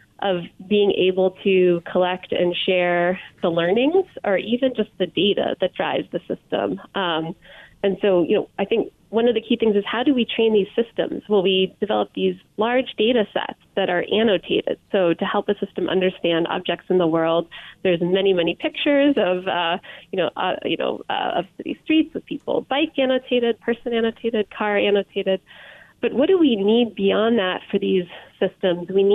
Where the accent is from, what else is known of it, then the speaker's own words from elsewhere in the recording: New Jersey, United States; now in Boston, United States; I am from New Jersey originally